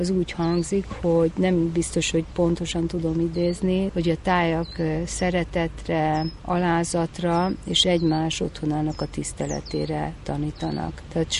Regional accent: Budapest, Hungary; egy budapesti gépjavító telepen nőttem fel, az édesapám gépészmérnökként vezette ezt a helyet

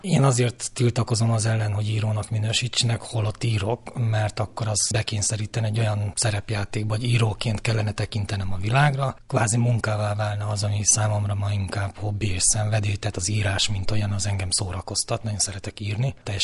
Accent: Romania; Én ebben nőttem fel. 1976-ban születtem, tehát ugye a Ceausescu irának a végét pont elkaptam már, mint ilyen eszmélő aligemberként

